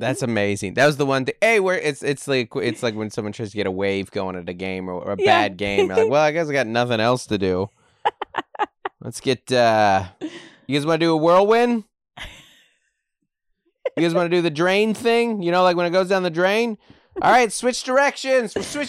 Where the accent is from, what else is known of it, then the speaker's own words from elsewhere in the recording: Washington, United States; so growing up in Washington, I went to two pool parties my entire childhood.